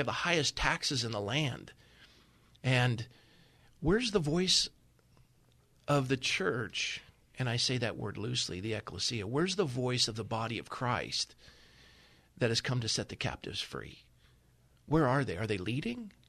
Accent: Coronado, California, United States; That's my hometown. God bless you guys. Born and raised in Coronado.

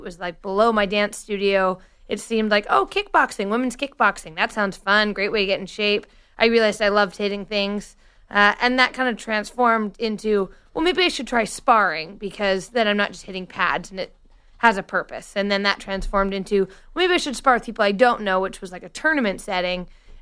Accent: Victoria, British Columbia, Canada; I'm from Victoria, more like the nicer.

